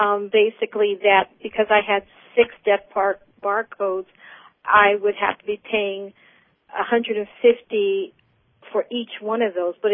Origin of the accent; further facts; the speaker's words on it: Alameda, California, United States; I'm from Alameda, California.